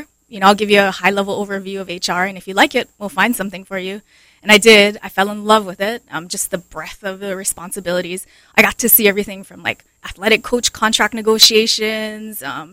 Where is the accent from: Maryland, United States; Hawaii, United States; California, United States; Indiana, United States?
Hawaii, United States; Hawaii Kai; I am. I'm born and raised in Hawaii.